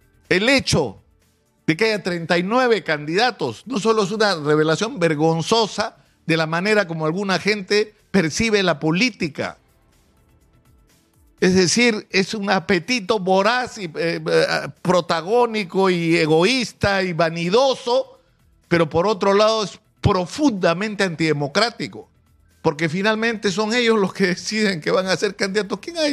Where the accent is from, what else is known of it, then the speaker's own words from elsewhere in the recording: Peru; Esos somos los peruanos